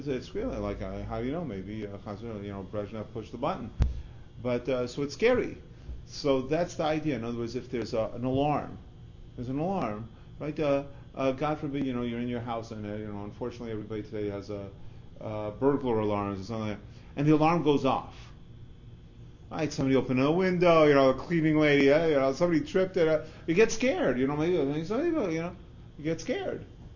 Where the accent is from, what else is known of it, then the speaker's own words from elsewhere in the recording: Los Angeles, California, United States; I'm from Los Angeles, I'm going back.